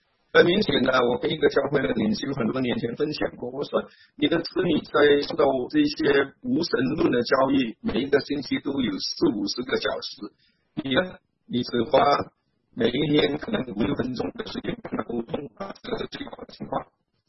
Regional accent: Singapore; now in United States; 因为我是新加坡人，我有好些新加坡的朋友知道我住在美国

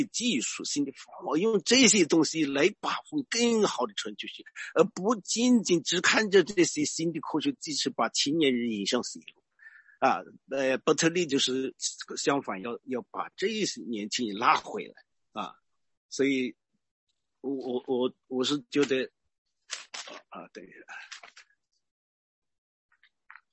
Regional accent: United States; 我是谁，啊，我从哪里，我从美国来

